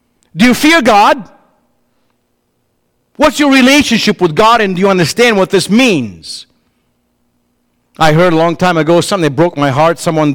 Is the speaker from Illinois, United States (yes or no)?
yes; Chicago, Illinois, United States; I'm from Chicago.